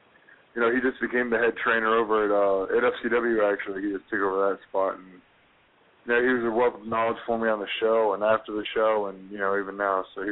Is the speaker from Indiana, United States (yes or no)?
no; Tampa, Florida, United States; You know, I was kind of born and raised in Tampa. I was very comfortable in the area